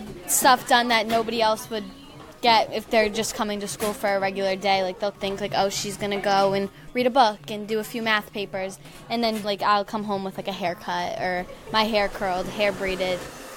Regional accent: Wareham, Massachusetts, United States; I'm 16 and I'm from Wareham.

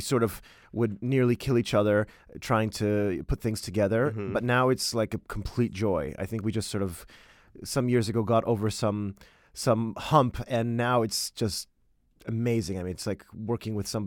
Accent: Houston, Texas, United States; first language Polish; English is a second language; So I grew up in Texas in a Polish-speaking household. I was forbidden to speak English. So Polish is still my first language, and I read and I write in Polish.

